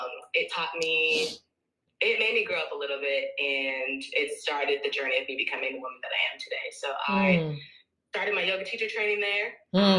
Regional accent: St. Louis, Missouri, United States; I'm from St. Louis, Missouri, so I'm a Midwestern shorty.

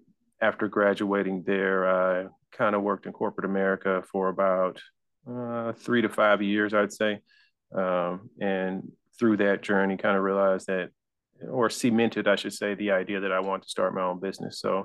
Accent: Texas, United States; You know, I'm from Texas, so Southern Texas. Grew up here, about 20 minutes from the Gulf.

